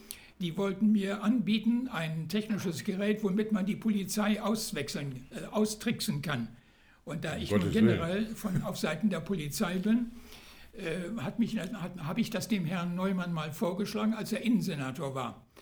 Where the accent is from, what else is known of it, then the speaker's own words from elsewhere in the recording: Hamburg, Germany; born there; Ich war natürlich beeindruckt, meine Geburtsstadt wieder zu sehen und zu erleben